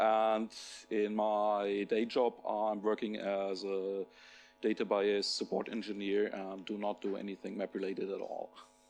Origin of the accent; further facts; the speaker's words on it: Bielefeld, North Rhine-Westphalia, Germany; I'm from Bielefeld in Germany. Yes, the city does exist.